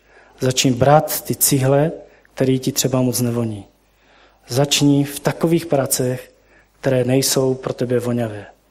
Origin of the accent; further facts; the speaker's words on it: Moravia, Czechia; Já jsem třeba byl překvapený, že já jsem dojedu z Moravy a pastorovi nikdo nedojde pomoct. U nás, když pastor řekl, pojďme tam a tam, dělejme, tam byla půlka sboru.